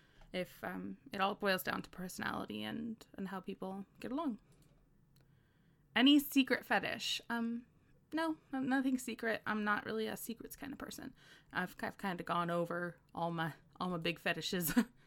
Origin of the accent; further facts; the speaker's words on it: West Coast, United States; let's just say West Coast of the US.